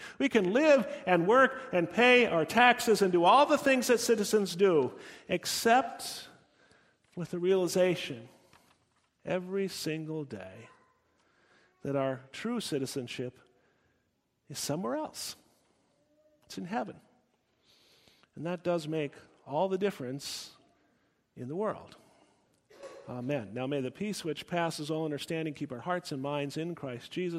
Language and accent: English; United States; I've mentioned before the freedom I felt as an American citizen living in Germany.